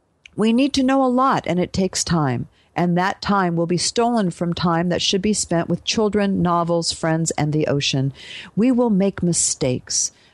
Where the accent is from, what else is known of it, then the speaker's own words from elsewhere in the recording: New South Wales, Australia; In the aftermath of recent suicides, these are exactly the things that are being proposed in my home state. The Royal Prince Alfred Hospital in Sydney is rolling out a program